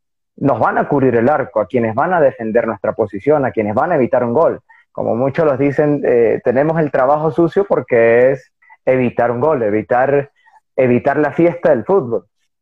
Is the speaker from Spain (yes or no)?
no; Mérida, Venezuela; una escuelita pequeña, pero de gran capacidad de aprendizaje, que fue en Belén, en Mérida, Venezuela. Soy venezolano, merideño.